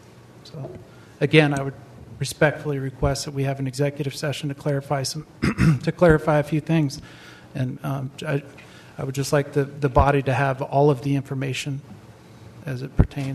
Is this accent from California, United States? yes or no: no; Sitka, Alaska, United States; I'm from Sitka.